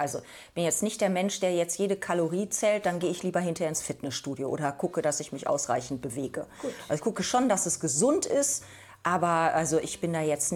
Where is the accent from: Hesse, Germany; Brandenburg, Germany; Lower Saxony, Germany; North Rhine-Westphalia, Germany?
North Rhine-Westphalia, Germany; Münster; Ansonsten mache ich Stadtführungen in meiner Heimatstadt, einfach weil ich finde, Münster ist eine ganz, ganz tolle Stadt.